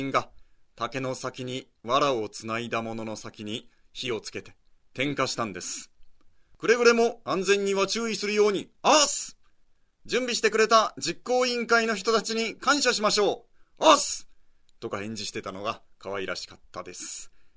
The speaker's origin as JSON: {"language": "Japanese", "region": "Kumamoto", "country": "Japan", "tie": "born or raised there", "said": "ないしろ私の実家の熊本にも"}